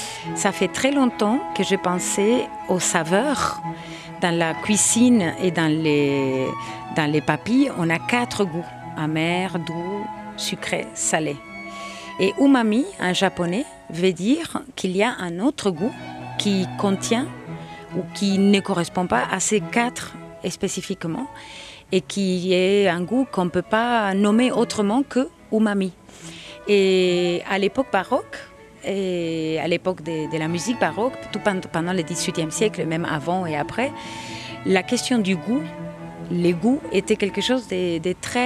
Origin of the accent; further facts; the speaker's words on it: Rosario, Santa Fe, Argentina; French is a second language; Et je suis allée à l'école de musique de mon village, de ma ville. Je viens de l'Argentine, de Rosario.